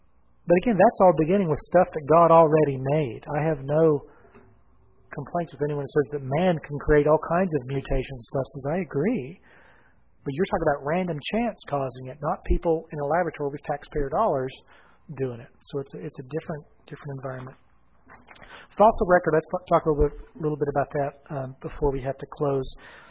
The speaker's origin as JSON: {"language": "English", "region": "Oklahoma", "country": "United States", "said": "because I'm from Oklahoma, and they said the buffalo in Oklahoma"}